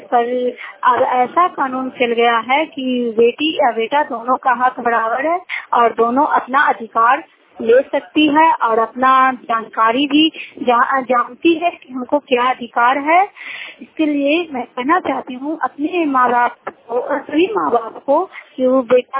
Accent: Bihar, India; और मैं दामोदर तुरबल्हा पंचायत की हूँ, नालंदा जिला की निवासी हूँ।

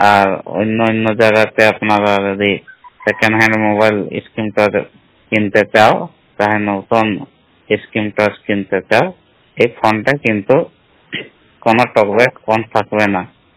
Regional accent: Kumaredi, Jharkhand, India; আমার রাজ্য ঝাড়খণ্ড, জেলা সরাইকেলা খরসাওয়া। আমার গ্রাম বাড়ি নাম হচ্ছে কুমারেডি।

